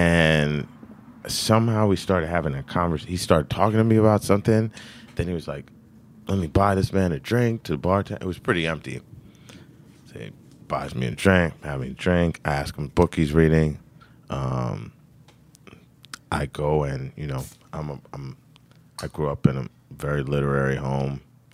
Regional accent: Zimbabwe; And growing up in Zimbabwe, when we did, there was a civil war going on and all sorts of things were happening.

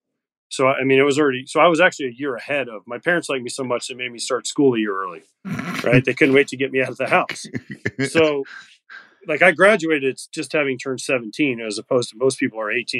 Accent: Florida, United States; I mean, growing up in Florida, you play baseball year round.

